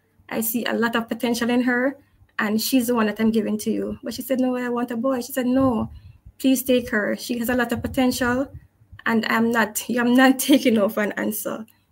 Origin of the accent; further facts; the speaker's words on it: Kingston, Jamaica; born there; I was born in June 27th, 1971 in Kingston, Jamaica.